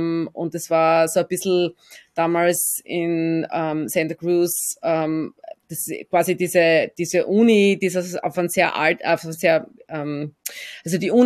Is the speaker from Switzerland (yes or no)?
no; Austria; ich bin eben selber mit einem Garten aufgewachsen in Österreich